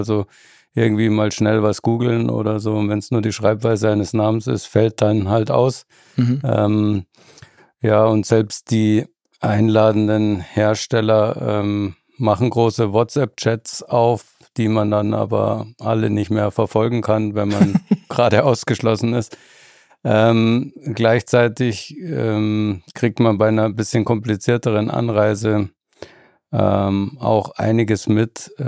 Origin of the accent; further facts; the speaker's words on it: Munich, Bavaria, Germany; Da kann man selbst als Münchner noch was lernen von den Dimensionen her.